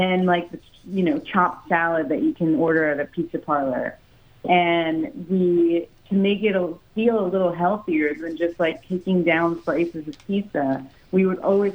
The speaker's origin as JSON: {"language": "English", "region": "East Coast", "country": "United States", "tie": "born or raised there", "lives_now": "West Coast, United States", "said": "growing up on the East Coast and spending a lot of time in New York, things are pretty bleak until you see those first greens of spring"}